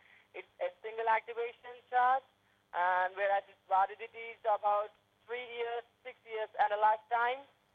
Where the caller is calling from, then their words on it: Clifton Park, New York, United States; New York, Clifton Park City.